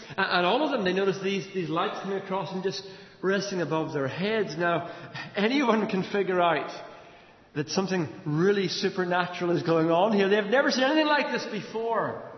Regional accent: Ireland; When I speak French, people in France know that I'm Irish. Or when I speak Spanish, the Spaniards know I'm Irish, because my accent comes across in the way I speak the language.

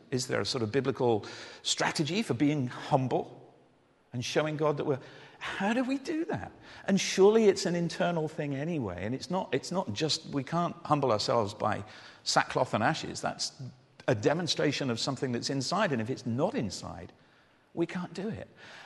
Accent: United Kingdom; Now, one of the things that we do, because we're British, is we formalize it.

